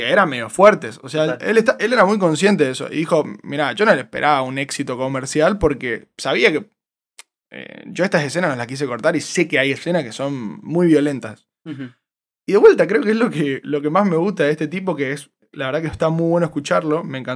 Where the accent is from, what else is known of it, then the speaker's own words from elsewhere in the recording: Argentina; como argentino me pone contento, no lo voy a negar.